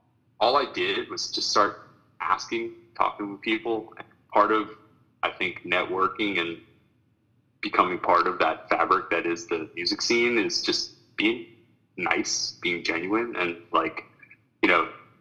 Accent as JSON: {"language": "English", "town": "Long Island", "region": "New York", "country": "United States", "tie": "born or raised there", "lives_now": "Washington, United States", "said": "I grew up in Long Island, New York."}